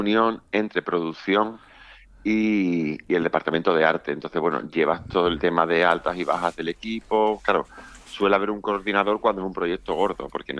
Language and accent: Spanish; Puerto Real, Andalusia, Spain; Sí, así es, soy de Puerto Real.